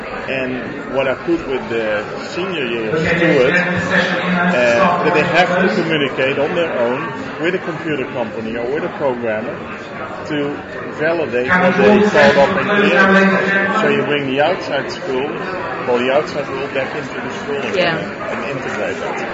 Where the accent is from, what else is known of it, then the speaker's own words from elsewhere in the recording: Netherlands; Yeah, well, I'm from the Netherlands